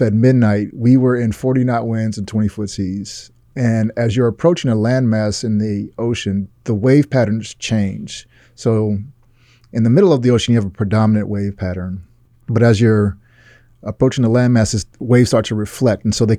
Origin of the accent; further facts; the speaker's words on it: Los Angeles, California, United States; And I'm from Los Angeles originally, didn't grow up close to the ocean, very little camping.